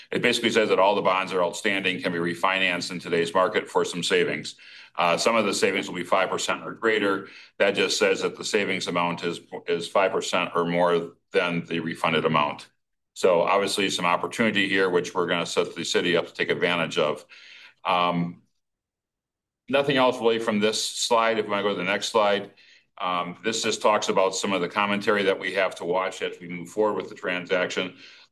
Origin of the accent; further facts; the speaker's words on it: Stoughton, Wisconsin, United States; I myself am on a utilities committee in my hometown, down Highway 51, down in Stoughton.